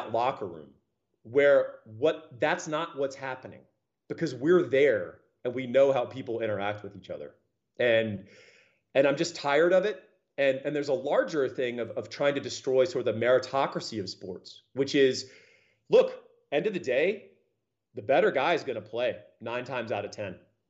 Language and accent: English; Austin, Texas, United States; You know, I grew up in Northwest Austin, right?